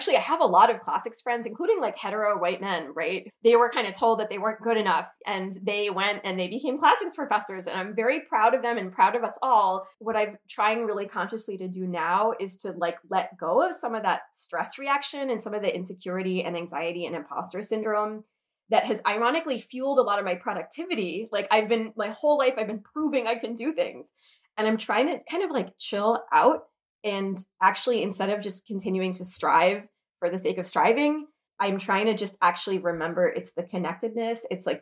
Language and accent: English; United States; And even though being American in the UK exempts you from some of the social rules